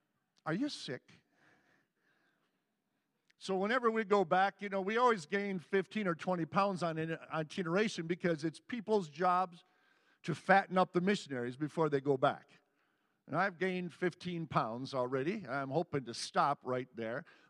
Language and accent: English; United States; I speak French with an accent. I'm from America. Man, I grew up with race riots.